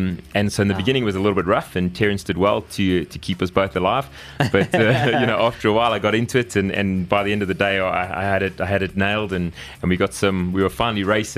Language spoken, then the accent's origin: English; Kempton Park, Gauteng, South Africa; also born or lived in Birmingham, United Kingdom; So grew up here. I grew up in Kempton Park on the East Rand. I spent, from when I was 5 years old being this side